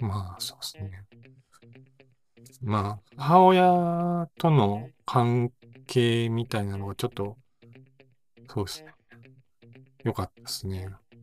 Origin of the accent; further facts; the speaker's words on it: Osaka, Japan; 自分自身がその大阪出身で関西なんで